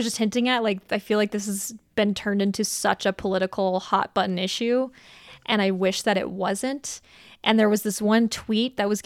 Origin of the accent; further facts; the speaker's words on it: Colorado Springs, Colorado, United States; Colorado Springs is my hometown. I remember that day all too well.